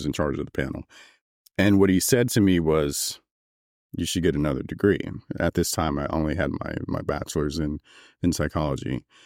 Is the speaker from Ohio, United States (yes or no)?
no; Augusta, Georgia, United States; I grew up in Augusta, Georgia, which was right there at Fort Gordon, right down the street.